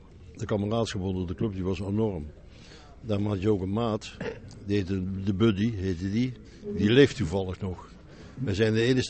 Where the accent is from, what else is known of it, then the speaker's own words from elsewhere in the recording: Maastricht, Limburg, Netherlands; born there; geboren te Maastricht, geboren 23/6/25.